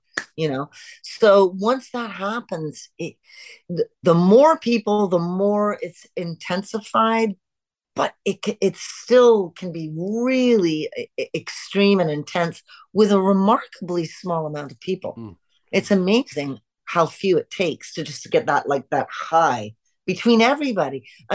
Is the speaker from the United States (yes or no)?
no; Canada; we're Canadian